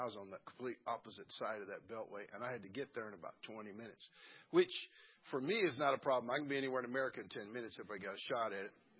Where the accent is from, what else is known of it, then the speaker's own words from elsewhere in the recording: California, United States; I'm born and raised in California, and I hate all the California teams.